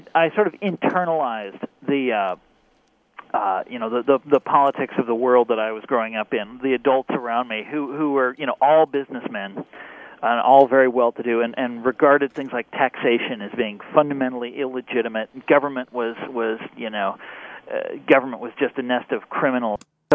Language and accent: English; Kansas, United States; I grew up in a very affluent suburb of Kansas City, and I was a teenage conservative, if you can imagine that.